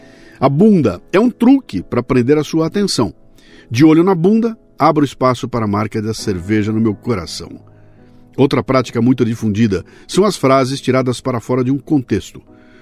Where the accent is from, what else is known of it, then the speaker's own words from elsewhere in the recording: Bauru, São Paulo, Brazil; porque eu sou de Bauru e falo porta